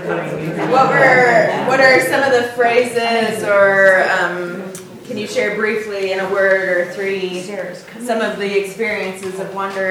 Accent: Tacoma, Washington, United States; I use she, her pronouns, and I come from Tacoma, Washington.

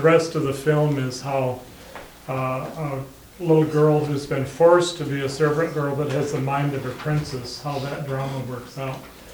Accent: Freeland, Washington, United States; I'm from Whidbey Island, Freeland, Trinity Church.

